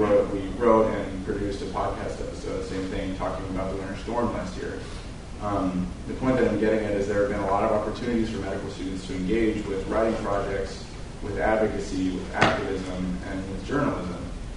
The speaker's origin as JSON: {"language": "English", "town": "Houston", "region": "Texas", "country": "United States", "tie": "born or raised there", "said": "the district that I grew up in here in Houston"}